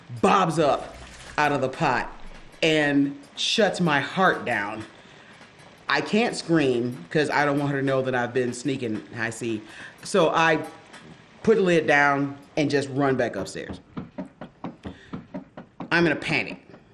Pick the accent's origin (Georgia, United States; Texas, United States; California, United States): Georgia, United States; Macon; now in Detroit, United States; I am from Macon, Georgia, but I live in Detroit, Michigan.